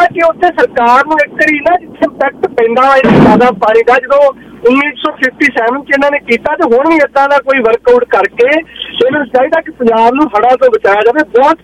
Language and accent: Punjabi; Punjab, India; moved away as an adult; ਮੈਨੂੰ ਪਤਾ ਕਿਉਂਕਿ ਮੈਂ ਪੰਜਾਬ ਨੂੰ ਬਿਲੋਂਗ ਕਰਦਾ, ਮੈਂ 40 ਸਾਲ ਦਾ ਸੀ ਜਦ ਤੋਂ ਇੱਥੇ ਮੂਵ ਕੀਤਾ